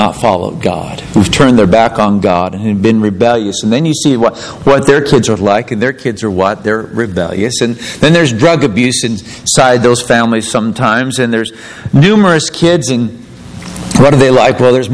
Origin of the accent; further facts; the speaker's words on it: United States; We're Americans. And there was a great price paid for being an American.